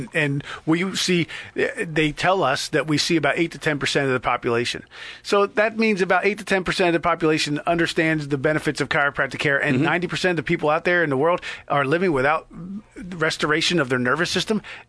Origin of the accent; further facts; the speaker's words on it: New Jersey, United States; I grew up in Jersey, but it wasn't like, I wasn't in inner city. It was suburbs in Jersey.